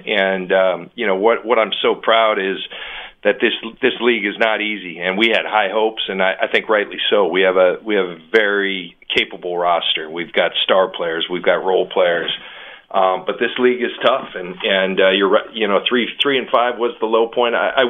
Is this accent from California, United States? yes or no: yes; San Diego, California, United States; we'd go to San Diego, my hometown, and the Bronco fans would be all over. Man, I was blown away when I got here.